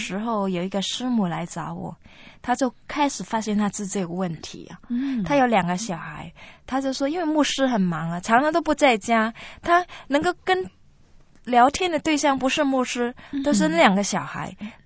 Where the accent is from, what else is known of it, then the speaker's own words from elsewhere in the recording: China; 我们中国人很多人很喜欢那种算命啊